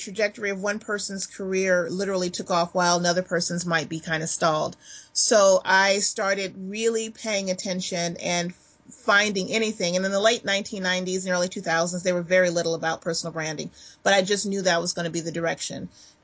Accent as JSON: {"language": "English", "town": "Los Angeles", "region": "California", "country": "United States", "moved": "as an adult", "said": "I'm originally from Los Angeles, and when I got out of undergrad, went to advertising school and went back home to freelance for a moment and decided I wanted to move to New York"}